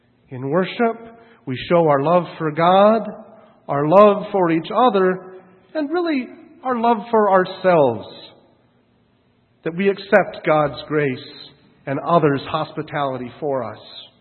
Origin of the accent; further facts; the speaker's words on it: South Dakota, United States; I will be going back to a church in my home state of South Dakota.